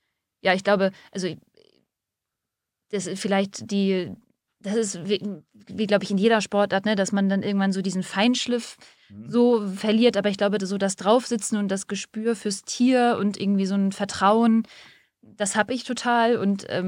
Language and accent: German; Neumünster, Schleswig-Holstein, Germany; ich bin ja in Neumünster aufgewachsen, also so echt so fast mitten in Schleswig-Holstein zwischen den Meeren.